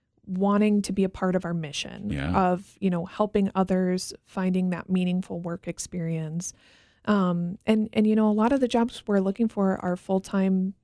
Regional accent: Rockford, Illinois, United States; So I am actually from the Rockford area.

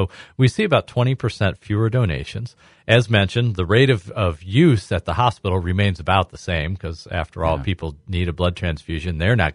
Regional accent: Normal, Illinois, United States; I grew up in Normal, Illinois. I was born there in high school in Normal. Moved to the Quad Cities for college. Attended Augustana College.

